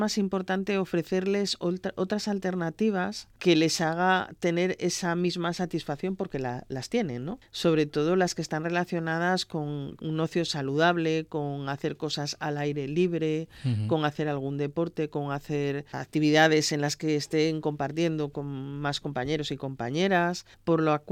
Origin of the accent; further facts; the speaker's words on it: Torrelavega, Cantabria, Spain; De ilustre torrelavegense, como soy de Torrelavega, ¿no?